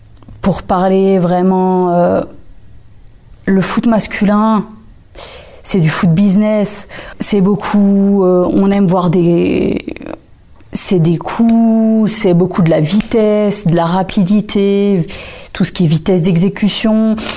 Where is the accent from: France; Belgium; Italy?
France; Et moi, je suis française, hein, je viens du foot français.